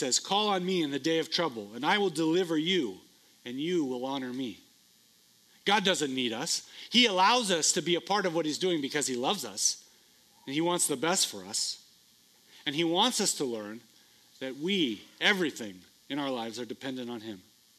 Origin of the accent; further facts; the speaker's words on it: United States; even though I'm an American living in America